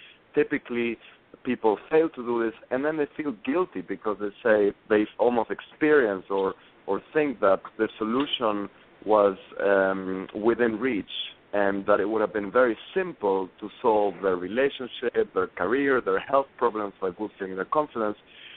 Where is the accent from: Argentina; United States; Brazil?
Argentina; born or raised there; also born or lived in South America